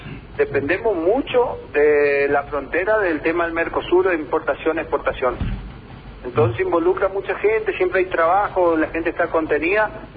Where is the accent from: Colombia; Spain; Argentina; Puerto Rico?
Argentina; Yo como argentina y como irigoyense